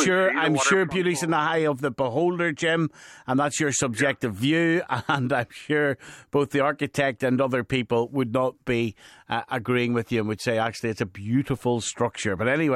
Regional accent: Northern Ireland, United Kingdom; We're all from Northern Ireland

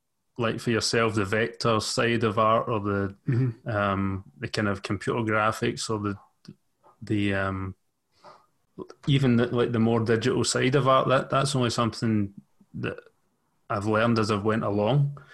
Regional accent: Glasgow, Scotland, United Kingdom; Yep. Played for Celtic youth when I was young.

